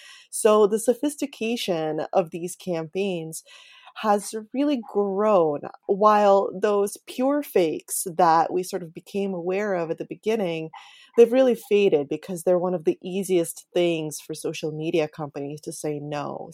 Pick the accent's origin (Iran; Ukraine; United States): Ukraine; something that we saw in my home country of Ukraine